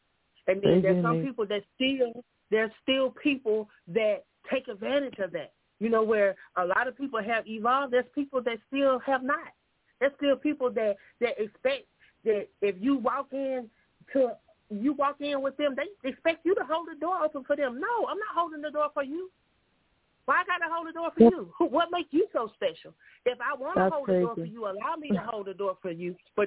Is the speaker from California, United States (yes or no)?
no; South Carolina, United States; And I'm from South Carolina. I have lived in South Carolina all my life